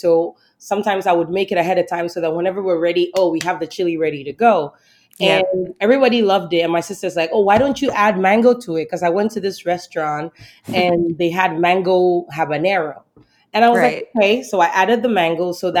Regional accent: Southern United States, United States; and I grew up in the South and I'm from the South.

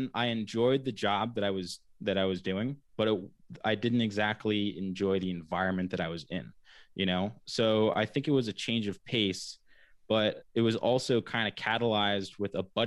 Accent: Wickford, Rhode Island, United States; also born or lived in Laguna Beach / St. Augustine; Growing up, you know, I've been fortunate to grow up on Wickford Harbor, and you know, moved around. I was born in Laguna Beach, California

